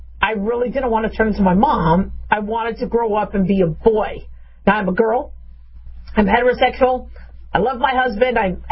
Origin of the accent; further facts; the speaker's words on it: Phoenix, Arizona, United States; also born or lived in Las Vegas; So I grew up in the Southwest United States, in Phoenix, Arizona, and Las Vegas, Nevada